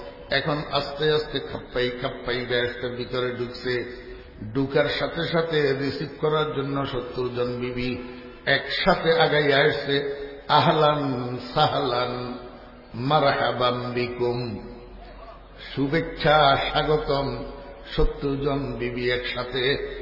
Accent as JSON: {"language": "Bangla", "country": "Bangladesh", "said": "আমার ভাইরা দোস্ত আপনারা আমরা যারা বাংলাদেশি অশিক্ষিত আমরাও তো আল্লাহর রহমতে ফুটতে পারব, পারব না?"}